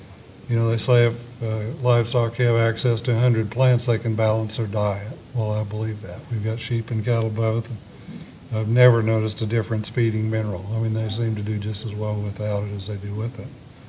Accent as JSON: {"language": "English", "town": "Waynoka", "region": "Oklahoma", "country": "United States", "said": "I'm a rancher from Winoka, Oklahoma, which is about 3 hours northwest of here. Pretty sandy country."}